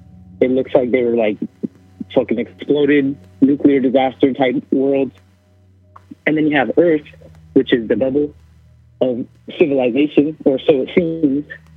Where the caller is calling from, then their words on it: California, United States; I'm calling from Southern California.